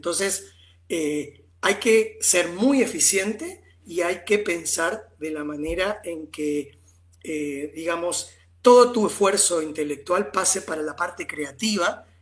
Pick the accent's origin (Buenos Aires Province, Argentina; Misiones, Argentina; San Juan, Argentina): Misiones, Argentina; Yo soy de una zona mucho más cálida y más, más parecida a Paraguay, soy de Misiones, y en esa zona del nordeste argentino